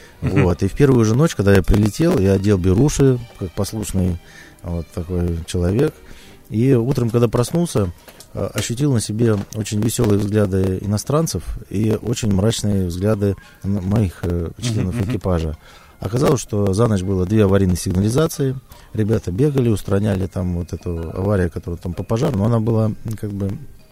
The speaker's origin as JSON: {"language": "Russian", "town": "Leninsk", "region": "Kyzylorda Region", "country": "Kazakhstan", "tie": "born or raised there", "also_born_or_lived": "Riga", "said": "вырос я, несмотря на то, что родился в Риге, я вырос на Байконуре, в городе Ленинске, в Казахстане"}